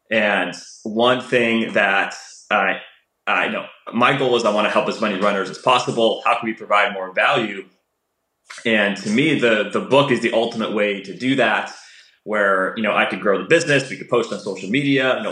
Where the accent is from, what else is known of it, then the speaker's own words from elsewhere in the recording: Frederick, Maryland, United States; I may have been the only East Coaster there because I'm from Frederick, Maryland.